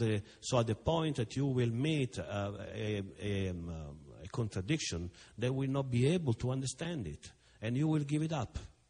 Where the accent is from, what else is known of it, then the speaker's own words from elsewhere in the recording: Rome, Lazio, Italy; I was born in Rome, so it's the, you know, is the Catholic Church. There is a church every 100 meters in Rome. So I was going to school at the time.